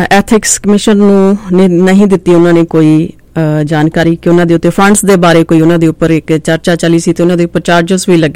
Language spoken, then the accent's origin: Punjabi; Punjab, India; ਕਿਉਂਕਿ ਅਸੀਂ ਪੰਜਾਬ ਤੋਂ ਬਿਲੋਂਗ ਕਰਦੇ ਹਾਂ ਅਸੀਂ ਪੰਜਾਬੀ ਫਾਰਮਰਸ ਫੈਮਿਲੀ ਤੋਂ ਬਿਲੋਂਗ ਕਰਦੇ ਹਾਂ